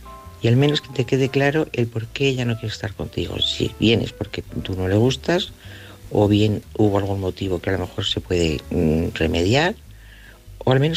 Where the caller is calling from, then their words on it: Salamanca, Castile and León, Spain; de Salamanca.